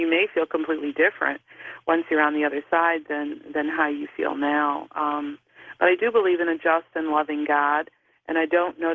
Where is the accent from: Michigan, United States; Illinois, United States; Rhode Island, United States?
Illinois, United States; Chicago; I was born and raised in Chicago and never felt like that was home. And the moment I came to Virginia, it was like my soul just had this collective sigh of relief.